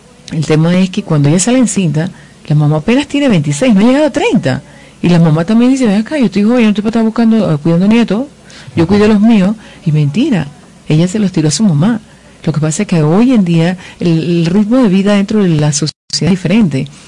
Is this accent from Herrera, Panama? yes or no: no; Curundú, Panamá, Panama; ¿Por qué? Porque somos de Curundú.